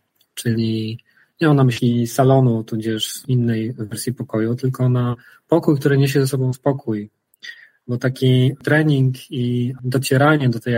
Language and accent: Polish; Łódź, Łódź Voivodeship, Poland; Wychowałem się na podwórku w ciemnej dzielnicy Łodzi.